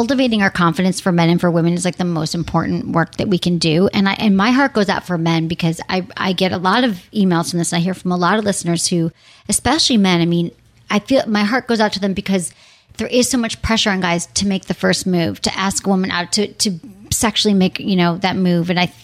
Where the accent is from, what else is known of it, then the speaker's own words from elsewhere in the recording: San Francisco, California, United States; you're in San Francisco. That's like my hometown. It feels like that's like where my heart is.